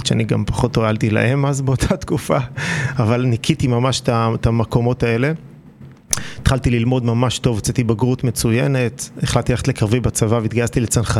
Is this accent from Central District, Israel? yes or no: yes; Even Yehuda, Central District, Israel; טוב, אז גדלתי באבן יהודה, שהייתה אז מושבה של בערך 3,000 איש